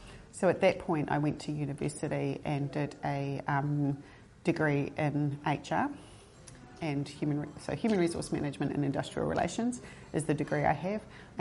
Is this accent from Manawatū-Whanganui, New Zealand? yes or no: yes; Palmerston North, Manawatū-Whanganui, New Zealand; also born or lived in Paraparaumu / Wellington; now in Wairarapa, New Zealand; So I was born in Paraparamu. I grew up in Palmerston North, moved to Wellington.